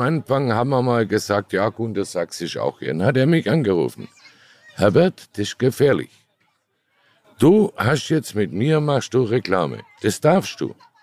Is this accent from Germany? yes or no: yes; Baden-Württemberg, Germany; Ich bin Schwabe.